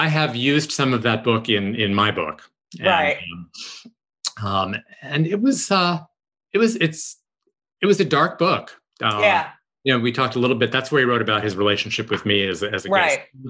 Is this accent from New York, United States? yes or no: yes; New York, United States; So as you know, I grew up in New York.